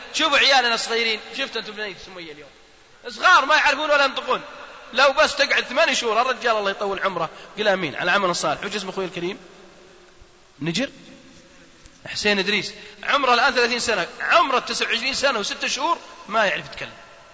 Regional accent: Al-Qassim, Saudi Arabia; عندنا في القصيم ما أدري عندكم في الرياض

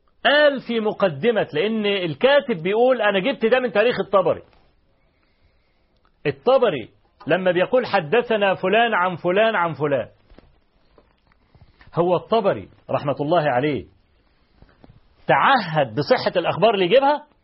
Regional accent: Egypt; احنا كمصريين عارفين ابو لمعة الاصلي

